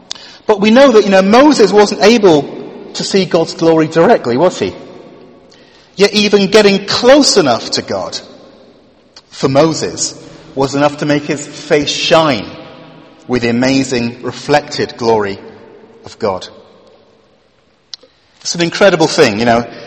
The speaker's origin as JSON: {"language": "English", "region": "Wales", "country": "United Kingdom", "tie": "born or raised there", "said": "You know, growing up in Wales, we have our own mountain there."}